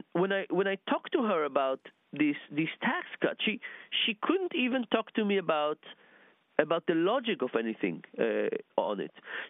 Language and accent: English; Israel; So I grew up in Israel where taxes are very high